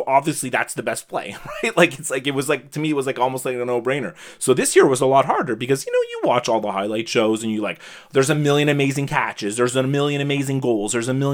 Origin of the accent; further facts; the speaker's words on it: Canada; I mean, we're Canadian and I know a lot of our listeners are Canadian